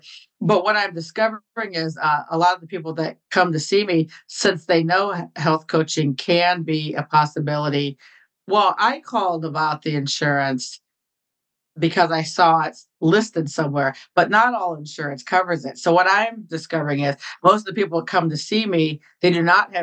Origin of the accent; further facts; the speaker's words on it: Midwest, United States; Well, I had lots of jobs growing up in the Midwest, and I've kind of been pretty entrepreneurial probably since I was about six